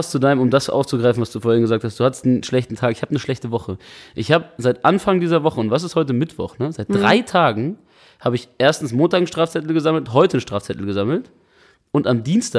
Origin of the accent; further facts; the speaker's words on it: Harz, Germany; Aus dem Harz.